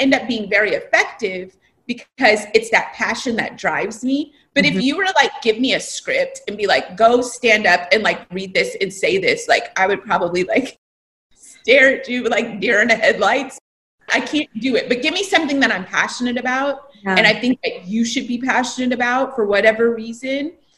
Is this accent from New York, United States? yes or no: no; California, United States; I'm like this natural health doctor and I'm from California and I'm like vegetarian and stuff like that.